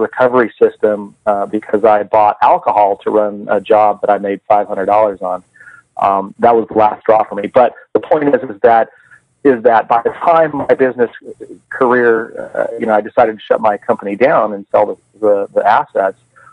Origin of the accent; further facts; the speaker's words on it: Gold Hill, Nevada, United States; also born or lived in Carson City / California; I was born and raised up here in Northern Nevada, born in Carson City, raised all my young adult life in Gold Hill.